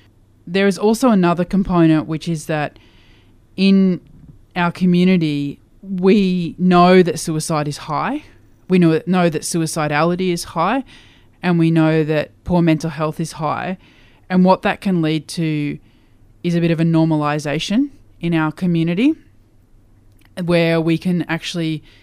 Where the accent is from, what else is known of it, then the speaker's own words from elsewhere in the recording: Queensland, Australia; I grew up in Queensland, and in my teenage years it was illegal to be homosexual.